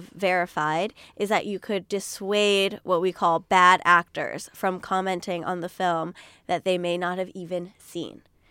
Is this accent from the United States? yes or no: yes; Vermont, United States; I am from Vermont. I would like to not return there.